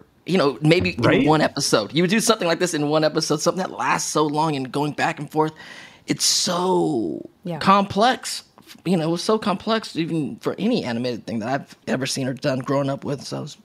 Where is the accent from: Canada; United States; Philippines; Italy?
Philippines; and I come from a big family, you know, I'm Filipino